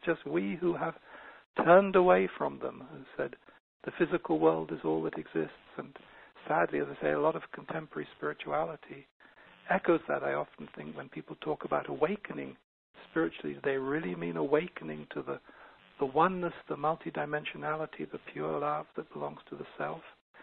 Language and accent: English; England, United Kingdom; It's like I grew up in England, and there are all these beautiful little medieval churches in England